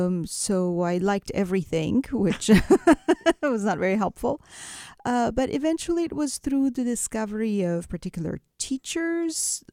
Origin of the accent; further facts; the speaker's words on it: Beirut, Beirut Governorate, Lebanon; When I was growing up in Beirut